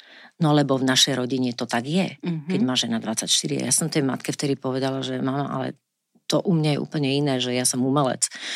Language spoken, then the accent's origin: Slovak; Žilina, Žilina Region, Slovakia; lebo ja som vyrastala sama v Žiline, v dome, kde som nemala žiadnych susedov